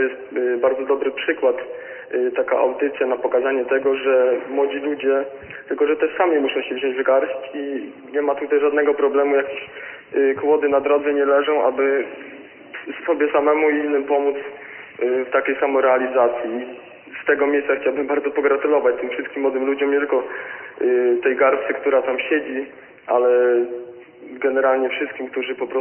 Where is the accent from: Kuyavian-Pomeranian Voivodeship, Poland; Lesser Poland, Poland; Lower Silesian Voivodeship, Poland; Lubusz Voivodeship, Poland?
Kuyavian-Pomeranian Voivodeship, Poland; now in Szczecin, Poland; ja tutaj mieszkam od niedawna, tak naprawdę pochodzę z okolic Torunia